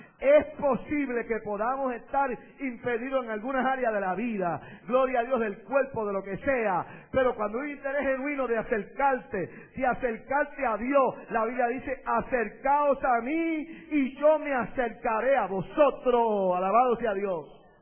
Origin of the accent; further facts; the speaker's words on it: Puerto Rico; a mí me parece que en mi país, en Puerto Rico